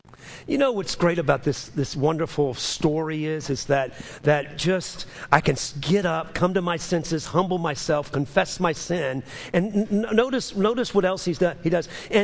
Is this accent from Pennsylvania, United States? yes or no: no; New Orleans, Louisiana, United States; Now, I'm from New Orleans. In New Orleans, you greet somebody with a kiss on the cheek.